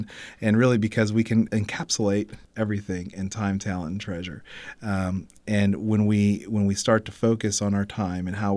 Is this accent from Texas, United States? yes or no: yes; Corpus Christi, Texas, United States; I'm a hometown boy. I'm from Corpus Christi. I've lived here my whole life. Moved away a little bit to go serve in the Marine Corps and came back.